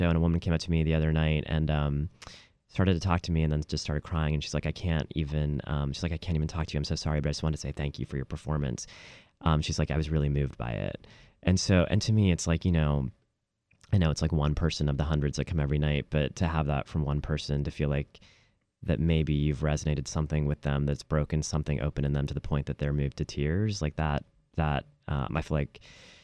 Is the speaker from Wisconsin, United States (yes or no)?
no; Ohio, United States; born there; also born or lived in Indiana / Texas / Florida; I was born in Ohio, and then we lived in Indiana, and then lived in Texas, and then we lived in Florida.